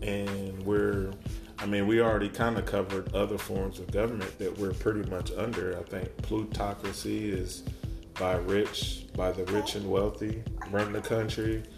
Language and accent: English; United States; it's very frustrating as an American, especially as a veteran.